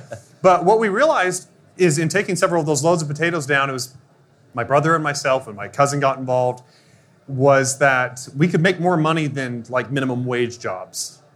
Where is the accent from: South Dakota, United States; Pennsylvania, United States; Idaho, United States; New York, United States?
Idaho, United States; I was born in Idaho. And I know that sounds inconsequential, but it's not. I come from a family of 9 kids. And ultimately, I was raised on a potato farm.